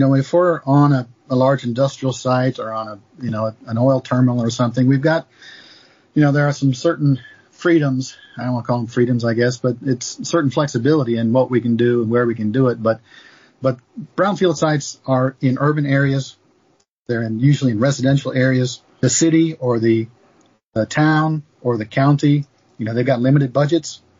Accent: Kansas, United States; moved away as an adult; I grew up in Kansas, so I've seen it before, but I've been here 40 years, so it's different

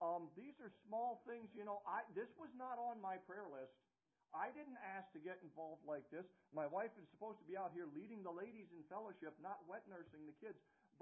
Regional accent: Alaska, United States; because I'm from Alaska and I wanted a wood stove

